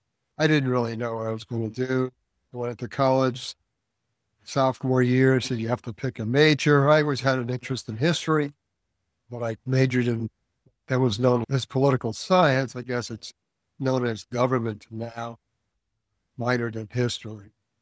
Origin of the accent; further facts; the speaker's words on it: Bayonne, New Jersey, United States; growing up in Bayonne, it's a blue-collar industrial city known for its oil tank farms. It's heavily Catholic and Democratic.